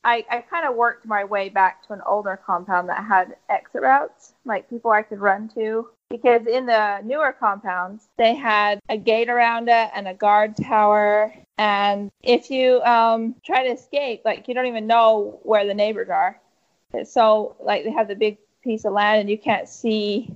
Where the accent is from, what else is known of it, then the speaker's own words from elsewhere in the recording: Sandy, Utah, United States; born there; I was born in Sandy, Utah, which is about 4.5 hours away from Colorado City, where the older compound is that my father lived in.